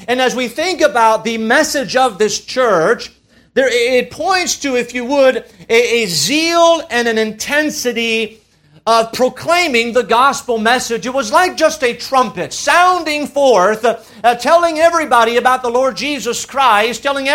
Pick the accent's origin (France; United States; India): France; She didn't grow up in France. I did.